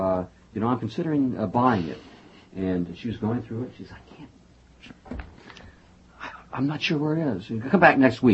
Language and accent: English; Wichita, Kansas, United States; And, of course, I'm from Wichita, Kansas.